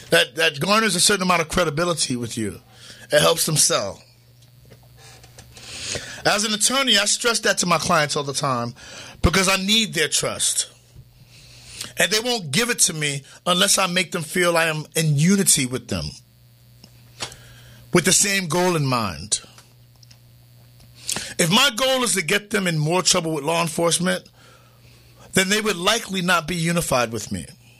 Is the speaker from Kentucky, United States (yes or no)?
no; Harlem, New York, United States; now in Connecticut, United States; You all know that I'm originally from Harlem. But then New York City's rent got too damn high, and so now I'm here in Connecticut on an extended vacation